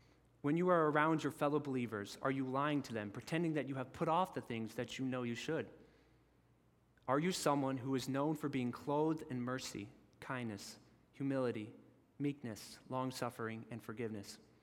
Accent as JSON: {"language": "English", "region": "the South", "country": "United States", "said": "Like when I, as a Southerner, have to put on that thick and heavy winter coat"}